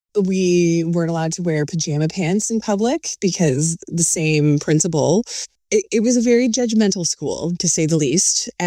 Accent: Lively, Ontario, Canada; So I'm from Northern Ontario, and I'm from a very, very small town called Lively.

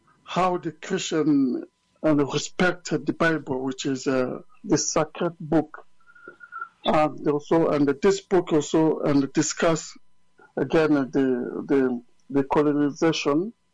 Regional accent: DR Congo; English is a second language; now in London, United Kingdom; my background is that I'm from Africa, and the DRC, Congo. And I was born there, and I came to live in London. I came as an asylum seeker.

